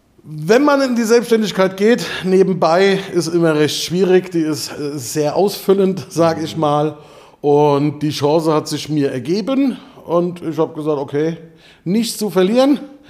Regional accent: Bingen, Rhineland-Palatinate, Germany; bin 44 Jahre alt, Binger Bub, Binger Kempter Bub von zu Hause.

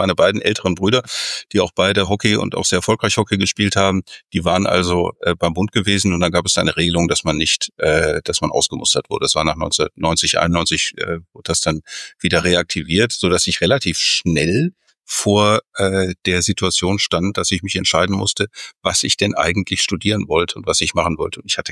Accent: Mülheim an der Ruhr, North Rhine-Westphalia, Germany; Ich komme aus Mülheim an der Ruhr

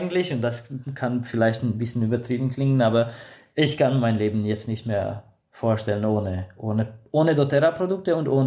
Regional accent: Transylvania, Romania; German is a second language; also born or lived in Tyrol, Austria; now in Budapest, Hungary; Ich komme ursprünglich aus Siebenbürgen, aber seit 2003 wohne ich mit meiner ganzen Familie in Ungarn

